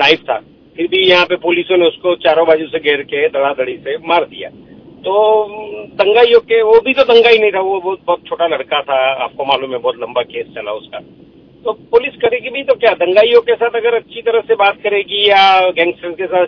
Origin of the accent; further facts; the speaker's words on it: Ahmedabad, Gujarat, India; मैं अहमदाबाद से हूं